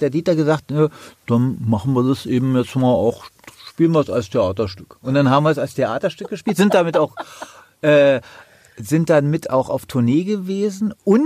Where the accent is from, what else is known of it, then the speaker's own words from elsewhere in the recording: Berlin, Germany; Also ich bin hier geboren in West-Berlin und halte mich für einen durch und durch